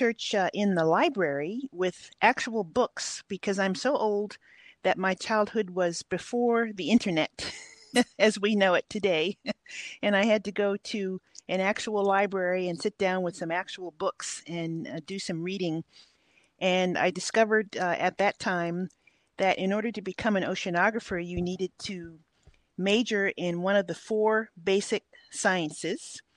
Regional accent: Hawaii, United States; because of my childhood growing up in Hawaii and being in the ocean just about every day

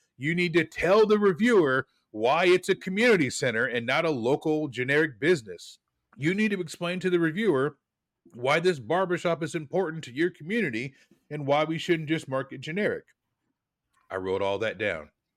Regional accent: Portland, Oregon, United States; many gyms around Portland, editorial comment, Portland, Oregon, my hometown, have had an adjacent Pokestop that is not a gym with a slightly different name.

